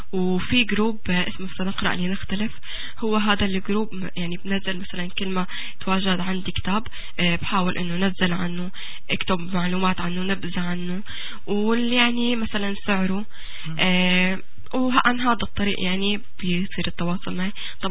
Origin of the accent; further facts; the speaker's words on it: Syria; also born or lived in Saudi Arabia; now in Canada; وبعدين يعني تركت لما طلعت سافرت من سوريا تركت، وبعدين عشت بالسعودية 3 سنين بدون عزف